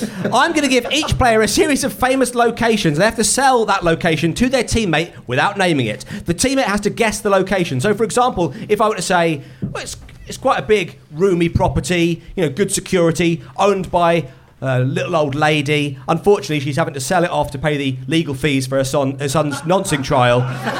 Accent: Bromley, London, United Kingdom; How dare you? I'm from Bromley.

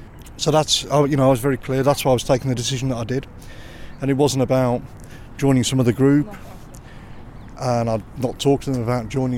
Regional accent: Dudley, West Midlands, United Kingdom; I mean, I grew up in Dudley. I live there. I love the place and I love the people who live there.

